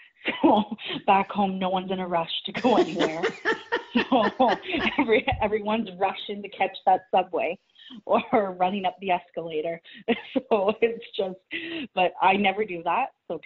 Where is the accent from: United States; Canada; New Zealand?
Canada; Peterborough, Ontario; moved away as an adult; I'm from Curve Lake First Nations, mm-hmm. which is out on the outskirts of Peterborough. If anyone has heard of Peterborough, it is out there. And so I basically spent my whole life in Peterborough till 2 years ago.